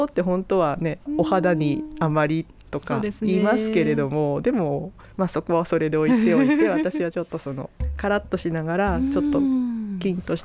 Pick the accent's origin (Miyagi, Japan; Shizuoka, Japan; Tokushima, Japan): Shizuoka, Japan; Numazu; 私の実家は育ったところは沼津市の中では本当西の方なんですけれども